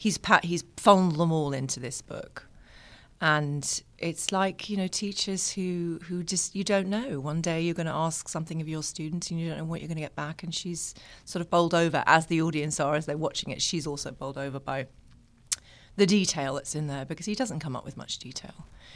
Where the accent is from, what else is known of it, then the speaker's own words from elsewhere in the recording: United Kingdom; moved away as an adult; And I am British myself, but I've lived here for 20 years.